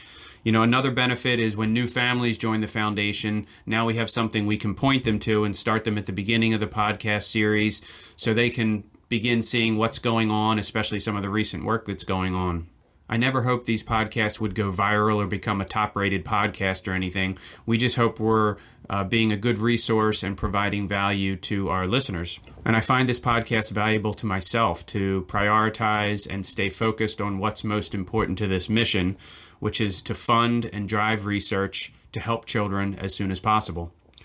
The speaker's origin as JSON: {"language": "English", "region": "Delaware", "country": "United States", "tie": "born or raised there", "said": "Delaware's ironically my home state."}